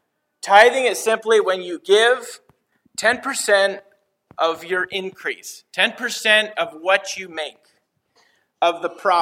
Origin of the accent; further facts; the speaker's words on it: Kenya; moved away; It's interesting, I grew up in Kenya, we heard a lot of messages on giving in a place that was very poor